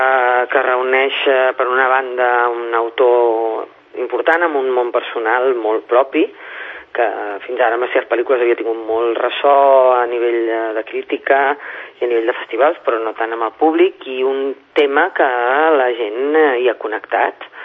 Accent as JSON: {"language": "Catalan", "region": "Catalonia", "country": "Spain", "said": "com a catalana"}